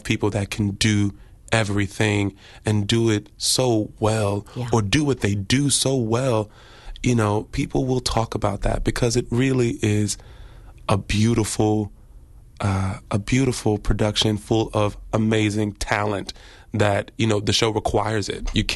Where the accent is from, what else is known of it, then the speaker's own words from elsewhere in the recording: Houston, Texas, United States; now in New York, United States; I'm from Houston, Texas.